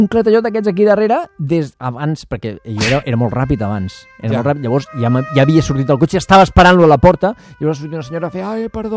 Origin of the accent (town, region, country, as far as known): Catalonia, Spain